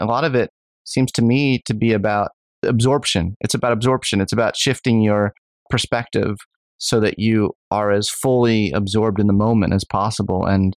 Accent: Philadelphia, Pennsylvania, United States; I have trouble saying, I don't know how to say all without saying all because I'm from Philly.

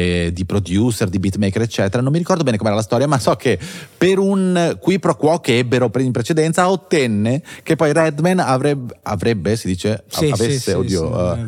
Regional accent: Padua, Veneto, Italy; a Prato della Valle a Padova nella mia città natale

